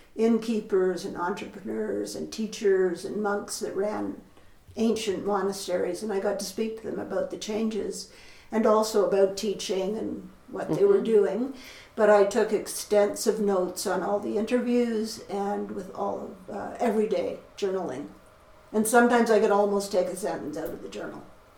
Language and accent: English; Toronto, Ontario, Canada; Well, I grew up in Toronto.